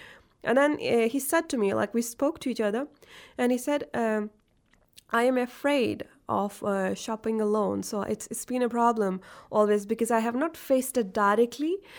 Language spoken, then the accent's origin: English; India; Like, for example, like I come from India, and in those cultures